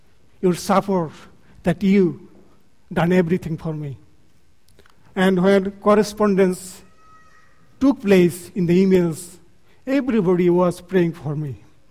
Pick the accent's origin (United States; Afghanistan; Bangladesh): Bangladesh; English is a second language; It's marvelous that shared to you that I come from Bangladesh